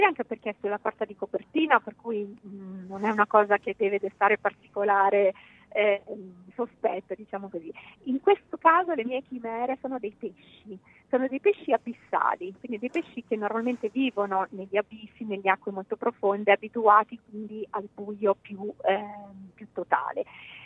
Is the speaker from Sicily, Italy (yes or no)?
no; Rome, Lazio, Italy; E quindi per me, che sono romana anch'io, è stata una ricostruzione e una scoperta.